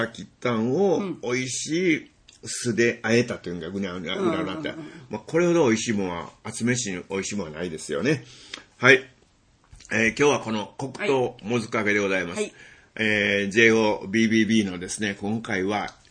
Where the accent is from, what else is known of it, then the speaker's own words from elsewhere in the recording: Shiga, Japan; ちょっと前にここで我がふるさとの滋賀県もやっとったんですけども、これがまあ